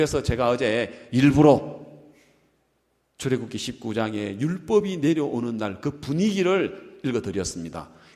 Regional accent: Gyeongsang, South Korea; accent: Gyeongsang dialect; 내가 경상도 사람인데 경상말 사투리 써가지고 전라도 가서 밥 얻어먹겠나

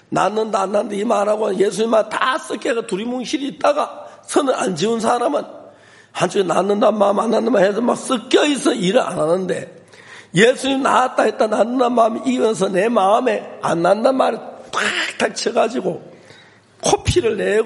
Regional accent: South Korea; 우리는 한국 사람은 삶의 80%를 먹는 걸 위해 산다 하더라고요

